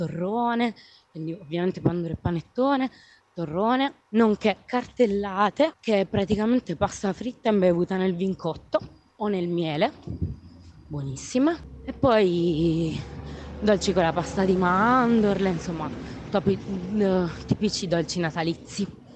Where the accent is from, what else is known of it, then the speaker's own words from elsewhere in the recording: Bisceglie, Apulia, Italy; io vengo da Biceglia, che è un paesino che comunque si affaccia sul mare in Puglia